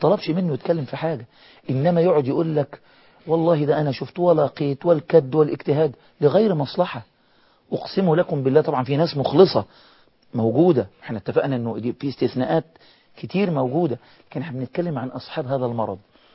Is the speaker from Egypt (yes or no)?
yes; Egypt; انا فاكر عندنا في مصر